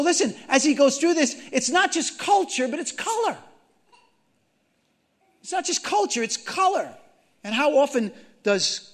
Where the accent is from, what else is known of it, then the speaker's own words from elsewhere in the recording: New York, United States; When I grew up in New York, that was the big thing, blacks and whites.